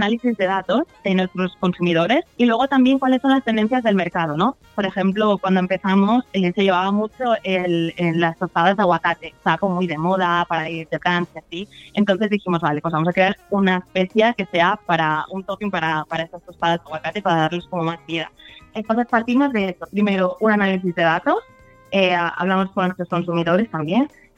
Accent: Valencian Community, Spain; yo lo hice como valenciana, que sigue la receta tradicional

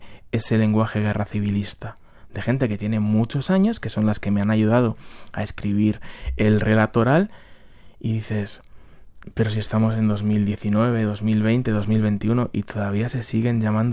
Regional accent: Mejorada del Campo, Community of Madrid, Spain; Pues que mi pueblo, en Mejorada del Campo, un pueblecito pequeño de Madrid

